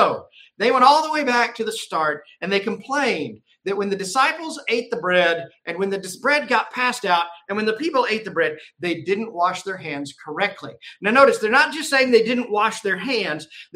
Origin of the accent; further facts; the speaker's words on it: Texas, United States; I grew up in Texas. I drank out of water hose.